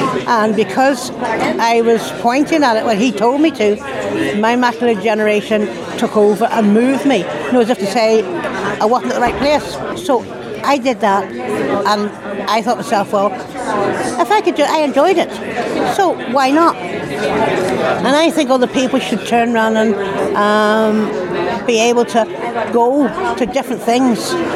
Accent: Carrickfergus, Northern Ireland, United Kingdom; Now, I come from Carrick, which is a long way from Belfast

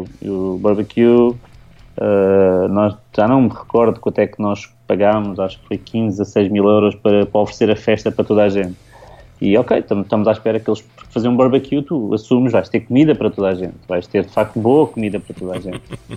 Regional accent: Setúbal, Portugal; Eu sou de Setúbal, é a grande cidade, é uma das maiores cidades de Portugal, é a minha cidade

